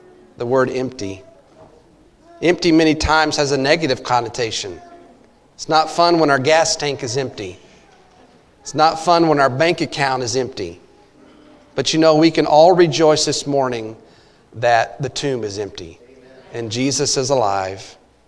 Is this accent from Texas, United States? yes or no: yes; Glen Rose, Texas, United States; when I'm down in Texas, when I go to my hometown of Glen Rose